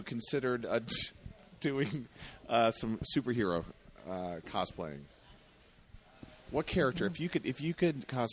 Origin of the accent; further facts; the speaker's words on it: the South, United States; I'm from the South, so I know line dancing.